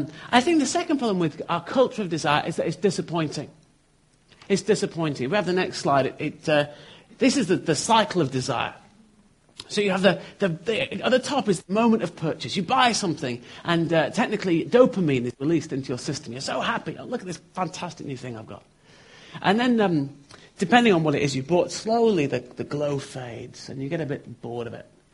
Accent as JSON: {"language": "English", "town": "Bury", "region": "North West England", "country": "United Kingdom", "lives_now": "London, United Kingdom", "said": "I have been down in London, but originally I'm from Bury in Manchester."}